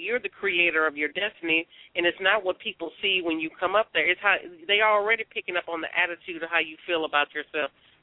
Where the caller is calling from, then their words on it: Houston, Texas, United States; I'm calling from Texas, right outside